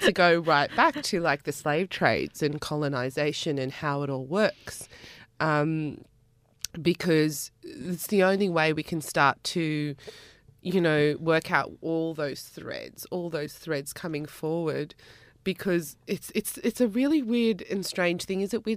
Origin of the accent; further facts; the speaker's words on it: Campbelltown, New South Wales, Australia; I wanted to sort of go back to that place, and because I'm from Campbelltown